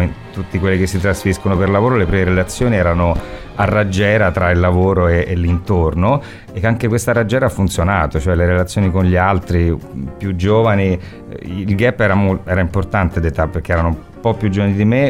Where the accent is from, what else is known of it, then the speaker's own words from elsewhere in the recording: Rome, Lazio, Italy; Io sono nato a Roma, ci ho vissuto i miei primi 31 anni della vita e quindi da romano so navigare in quel mare.